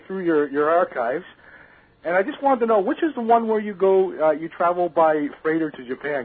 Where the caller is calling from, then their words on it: Toronto, Ontario, Canada; I'm calling from Toronto, Canada.